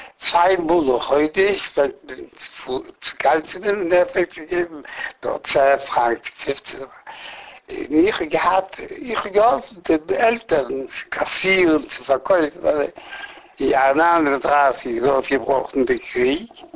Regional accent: Jaroslaw, Subcarpathian Voivodeship, Poland; now in Paris, France; Ich bin geboren in Polen, in Galicien.

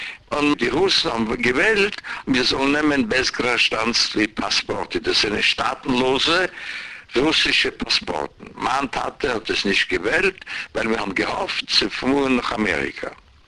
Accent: Vienna, Austria; born there; Ich bin geboren in Wien, ich lebe Hand in Wien, ich mache Sachen in Wien.

